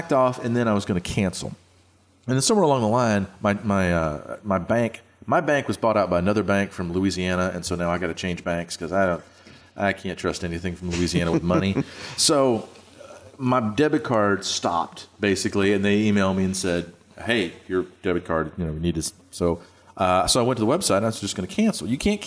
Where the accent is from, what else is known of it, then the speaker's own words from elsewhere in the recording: Scotland, United Kingdom; are very angry people. We're Scottish, and that means we're cheap also.